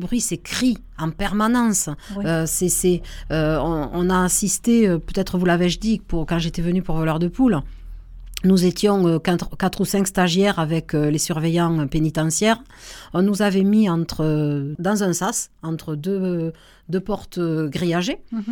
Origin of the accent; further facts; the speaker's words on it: Occitanie, France; J'en suis native, je suis du Tarn, donc je me l'aime.